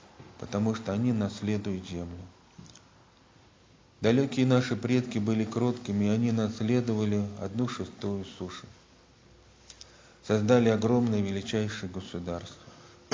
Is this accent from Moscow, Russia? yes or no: yes; Moscow, Russia; Но вот помним ли мы, москвичи, что такое кротость?